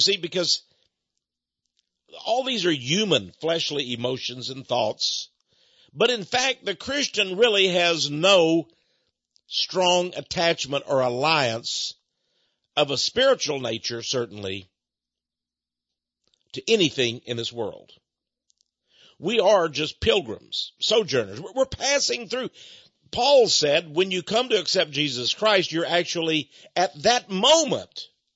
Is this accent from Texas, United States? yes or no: yes; Fred, Texas, United States; But anyway, I come from Fred, Texas.